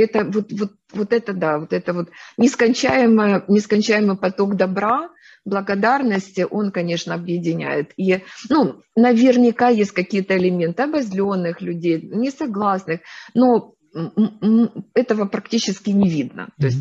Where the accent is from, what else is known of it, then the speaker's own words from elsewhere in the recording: Ukraine; такая гордость за то, что я украинец